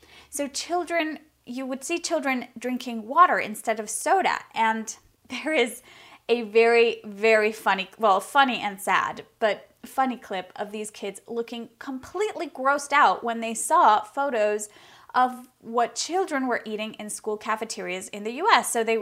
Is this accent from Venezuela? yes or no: yes; Venezuela; also born or lived in United States; now in Spain; I was born and raised in Venezuela, as you know. I have lived in the United States and I have lived and I'm currently living in Spain.